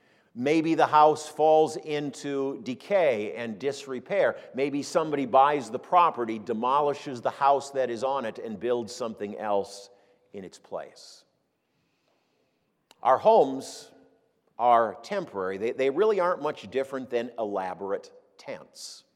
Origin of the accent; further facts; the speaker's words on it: Minneapolis, Minnesota, United States; Sometimes a large three-story house, the kind I grew up in Minneapolis.